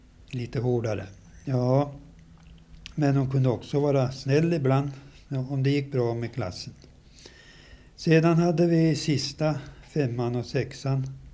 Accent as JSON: {"language": "Swedish", "town": "Uppsala", "region": "Uppsala County", "country": "Sweden", "tie": "born there", "said": "jag föddes så 1906 i Uppsala domkyrkoförsamling."}